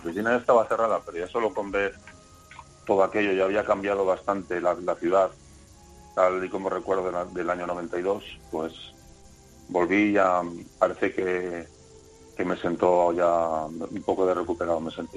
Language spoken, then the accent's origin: Spanish; Zaragoza, Aragon, Spain; No, yo soy de Zaragoza.